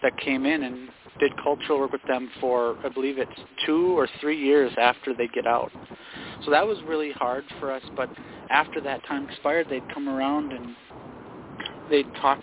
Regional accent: Leech Lake Reservation, Minnesota, United States; I am from the Leech Lake Reservation in northern Minnesota.

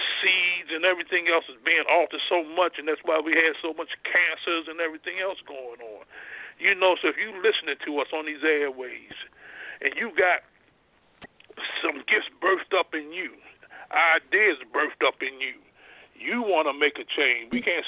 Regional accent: the South, United States; we come from the dirt, you know, we come from the South, you know, and we know how, you know, our ancestors, my father and all, they were farmers

